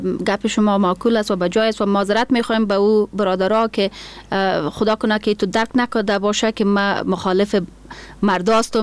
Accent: Afghanistan; کل ما افغان هستیم

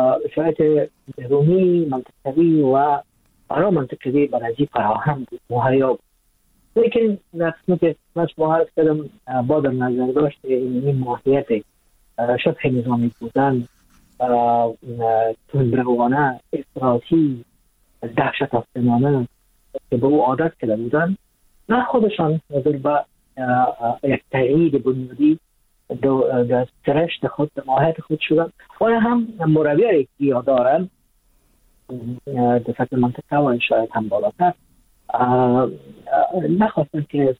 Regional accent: Afghanistan; از افغانستان هستم با تاریخ افغانستان مشتایی دارم

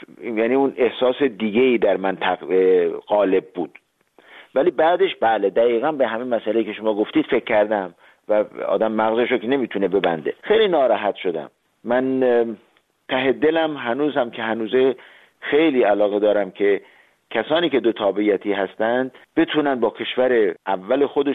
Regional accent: Iran; now in Austria; من به عنوان یک ایرانی اتریشی

